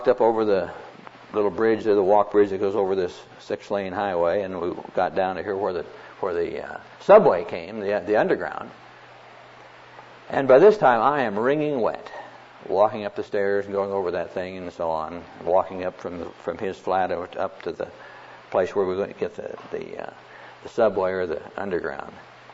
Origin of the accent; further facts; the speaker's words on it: Neola, Iowa, United States; I was born and raised in Neola, but I came to Christ in Harlan.